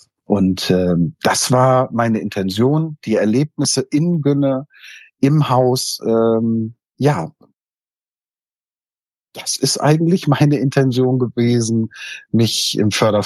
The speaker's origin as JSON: {"language": "German", "region": "Bremen", "country": "Germany", "said": "Ich komme aus Bremen, allerdings aus der Hansestadt Bremen, nicht Bremen-Ense, sondern ich sitze tatsächlich in der schönen Hansestadt mit den Stadtmusikanten."}